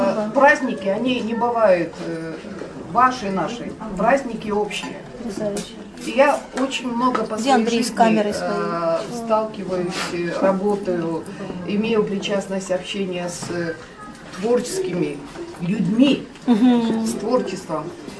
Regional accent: Russia; я искусствовед из Дагестана.

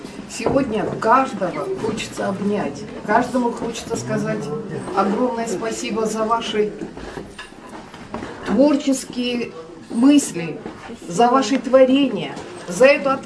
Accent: Russia; я искусствовед из Дагестана.

